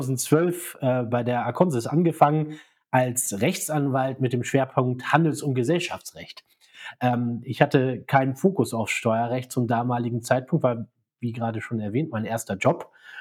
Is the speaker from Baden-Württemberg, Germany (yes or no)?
no; Lower Saxony, Germany; Also ich bin eigentlich Niedersachse. Habe in Niedersachsen mein Abitur gemacht